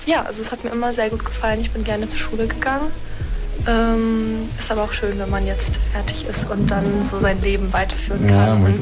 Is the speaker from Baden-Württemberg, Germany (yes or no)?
yes; Freiburg, Baden-Württemberg, Germany; now in Porto Alegre, Brazil; ich bin 18 Jahre alt und ich habe jetzt im Juli meinen Schulabschluss gemacht in Deutschland. Ich komme aus Freiburg, das ist eine Stadt ganz im Süden von Deutschland und genau, ich bin jetzt hier in Porto Alegre